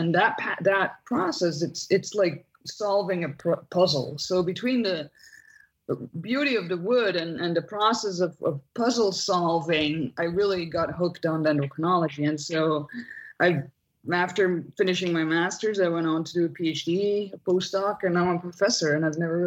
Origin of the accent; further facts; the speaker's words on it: Belgium; English is a second language; I'm from Belgium originally.